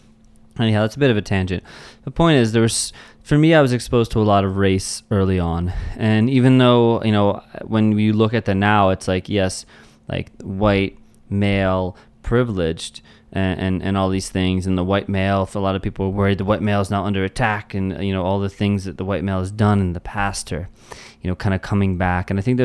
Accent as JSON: {"language": "English", "region": "Pennsylvania", "country": "United States", "tie": "born or raised there", "said": "You know, I grew up outside of Philly."}